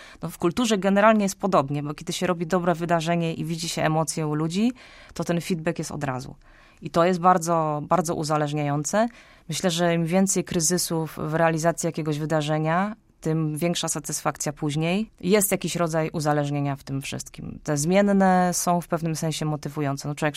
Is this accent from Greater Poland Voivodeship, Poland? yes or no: yes; Poznań, Greater Poland Voivodeship, Poland; Kobieta, która przynosi do Poznania bardzo dużo wspaniałej kultury, za co dziękujemy jako poznaniacy.